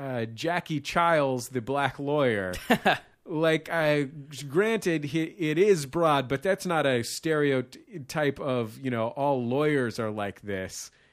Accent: San Francisco, California, United States; I'm from San Francisco. I went to theater school.

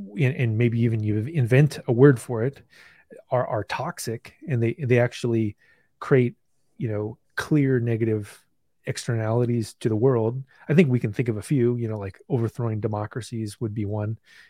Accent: United States; And the in as an American, there is this every country's got their annoyances

